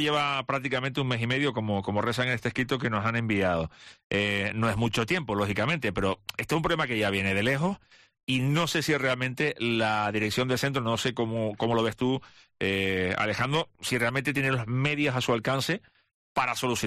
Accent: Santa Cruz de Tenerife, Canary Islands, Spain; Y yo que soy de Santa Cruz puedo atestiguarlo

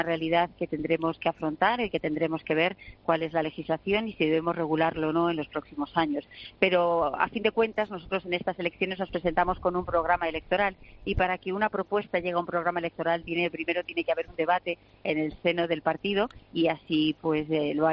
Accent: Almodóvar del Campo, Castilla-La Mancha, Spain; Yo soy de un pueblo de Ciudad Real que se llama Almodóvar del Campo, un pueblo precioso, está en el suroeste de la provincia de Ciudad Real y somos uno de los términos municipales más grandes de España.

